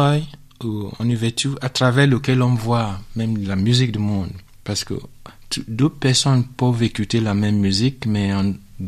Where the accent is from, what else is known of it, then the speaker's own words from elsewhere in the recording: Nigeria; French is a second language; Je suis d'origine nigérienne. Je suis de Nigeria. C'est un pays anglophone en Afrique de l'Ouest. Mm-hmm. Mais je suis français aussi depuis un certain temps.